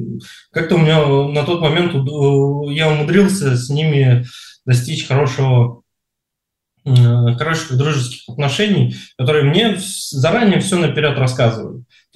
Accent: Tashkent, Uzbekistan; Дело в том, что я рос в Ташкенте, в Узбекистане

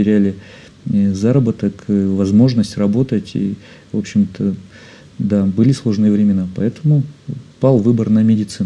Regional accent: Kotlas, Arkhangelsk Oblast, Russia; я планировал вернуться в родной городок, маленький город Котлас, на юге Архангельской области.

